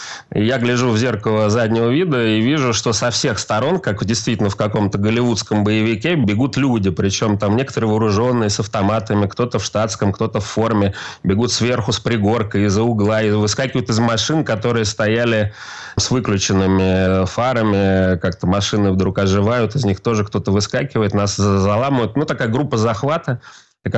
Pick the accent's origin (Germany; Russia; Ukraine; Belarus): Russia; Moscow; я москвич, в Москве зарегистрирован.